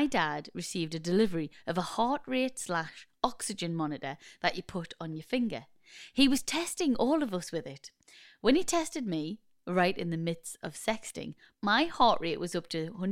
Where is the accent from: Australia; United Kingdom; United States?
United Kingdom; Newcastle, North East England; We're from Newcastle, brilliant.